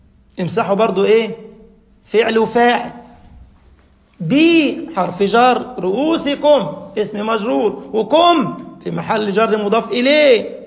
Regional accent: Egypt; أو الله يقول لك بالنص عندنا في مصر دول بتوع فقه الحمامات

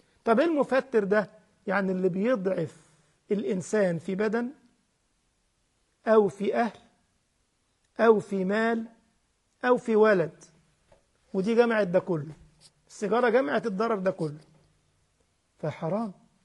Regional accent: Egypt; هو عندنا في مصر، مش عارف بقى في تونس عندكم زي ولا لا، وفي المغرب عندكم؟

